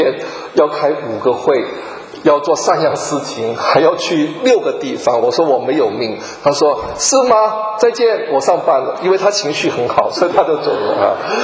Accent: Hong Kong; 我在香港长大，我从来不要说森林，我连树林都没有见过啊。我说我第一个树林就是在美国

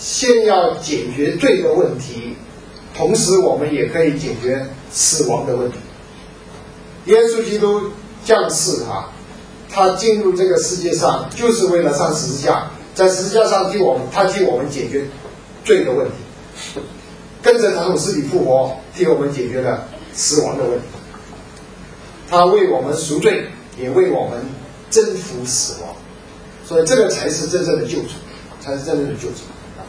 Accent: Hong Kong; 我还记得我小的时候在香港看那个黄飞鸿是黑白电影

